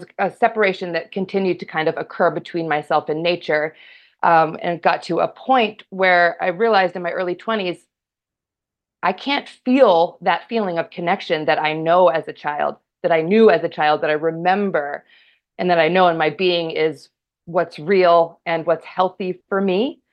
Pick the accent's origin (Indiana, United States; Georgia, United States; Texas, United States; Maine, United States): Maine, United States; also born or lived in Chebeague Island; And so I grew up in nature in Maine, first in a small town just northwest of Auburn Lewiston. And then during my, you know, ages like 8 to 14, I had the opportunity to live on a small island off the coast of Maine called Chebig.